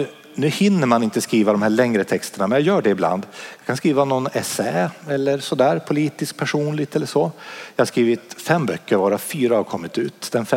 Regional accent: Vänersborg, Västra Götaland County, Sweden; also born or lived in Sundsvall / Västerås; now in Umeå, Sweden; Och sen hamnade jag i Vänersborg där jag växte upp till stor del.

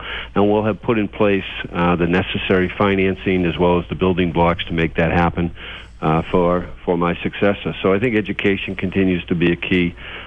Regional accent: Braintree, Massachusetts, United States; I grew up here in Braintree. I've been fortunate to serve as the town's first mayor.

